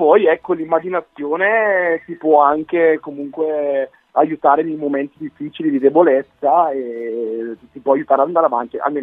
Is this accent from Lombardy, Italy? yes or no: yes; Lombardy, Italy; io parto da un piccolo paesino montano della provincia di Brescia. Vabbè, si sente dall'accento, sicuramente non pensano che vengo da Catanzaro.